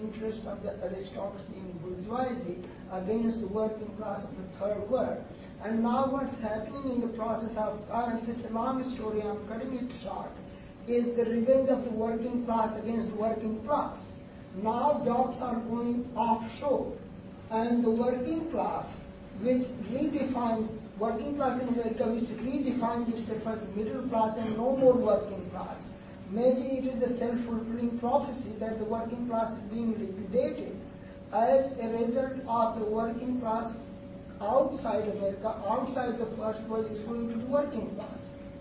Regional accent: India; I come from India, I was born out there

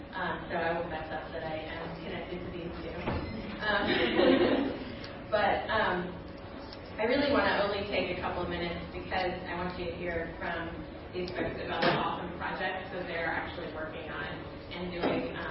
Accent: Maine, United States; I'm originally from Maine and worked a little bit with Food and Medicine in Bangor when I was there doing some organizing around Employee Free Choice Act.

